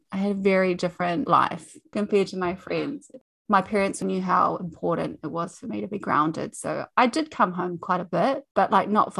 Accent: Hamilton, Waikato, New Zealand; So I grew up in Hamilton. I lived in Koromātua, which is, it's like past the Mormon temple.

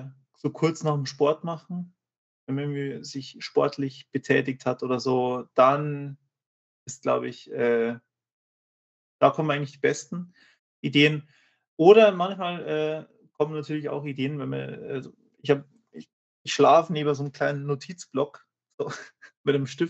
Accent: Bavaria, Germany; ich wohne halt in einer richtig alten, historischen, kleinen Stadt in Bayern

